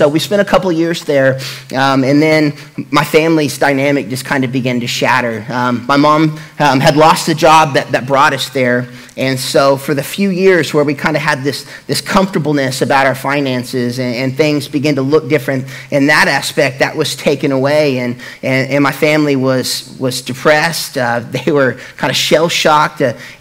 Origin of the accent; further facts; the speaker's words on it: Catoosa, Oklahoma, United States; I grew up in Catoosa, Oklahoma, and like I said, I was a middle child.